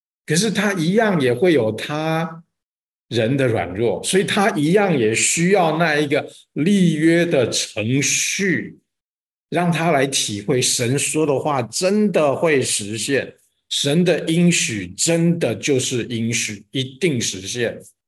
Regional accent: China; 这是我们中国人不认识上帝

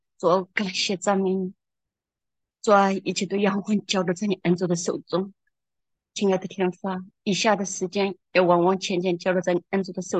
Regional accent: Jiangxi, China; 哦，不是的，我是江西这边的。

